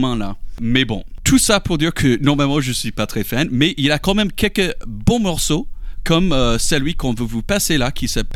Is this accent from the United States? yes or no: yes; United States; French is a second language; Et je peux vous dire en tant qu'Américain, ça m'a pris du temps pour trouver la musique française qui me plaît.